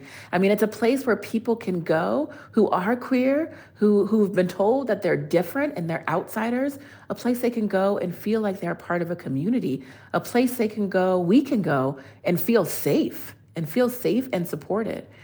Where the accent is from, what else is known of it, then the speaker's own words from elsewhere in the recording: Colorado Springs, Colorado, United States; I was awoken in the morning to the news of the shooting in my hometown of Colorado Springs, just an hour outside of Denver